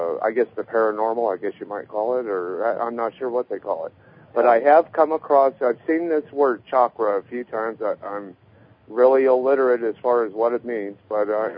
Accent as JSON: {"language": "English", "town": "Fayetteville", "region": "Arkansas", "country": "United States", "said": "I'm from Fayetteville, Arkansas."}